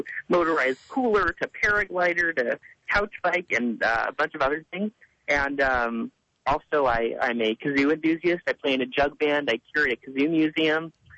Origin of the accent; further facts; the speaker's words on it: Portland, Oregon, United States; Well, I grew up in Portland, Oregon, and was always sort of into TV and video production